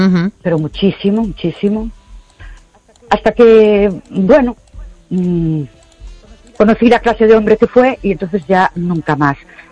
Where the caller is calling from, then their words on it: Ourense, Galicia, Spain; Buenas noches … de Ourense.